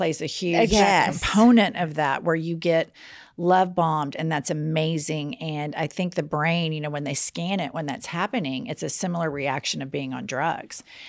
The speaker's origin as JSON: {"language": "English", "region": "Bible Belt", "country": "United States", "tie": "born or raised there", "said": "I was raised in the Bible Belt and everybody is super religious"}